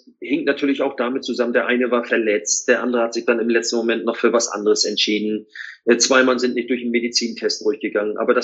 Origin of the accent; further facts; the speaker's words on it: East Germany, Germany; ich bin ja kein Hamburger Junge, ne? Ich bin ja im Osten groß geworden.